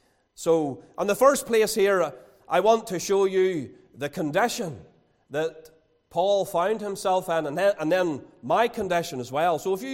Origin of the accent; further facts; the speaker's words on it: Ballymena, Northern Ireland, United Kingdom; born there; I was born in 1972 in Ballymena to both my parents